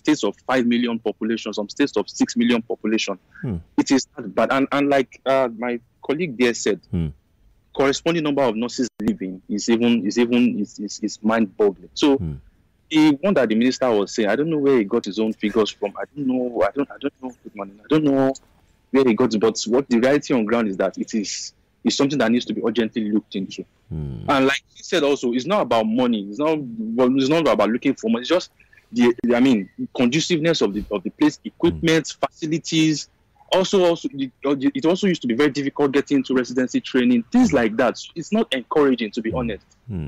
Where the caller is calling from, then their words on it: United Kingdom; I'm calling from the UK.